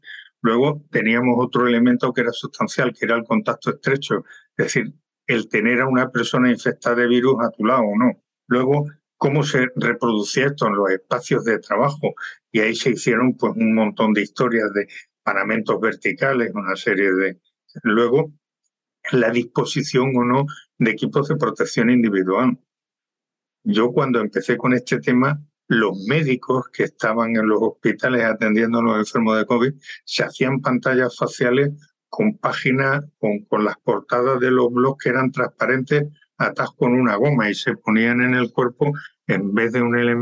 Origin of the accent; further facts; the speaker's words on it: Córdoba, Andalusia, Spain; yo, que soy de Córdoba y discípulo de Séneca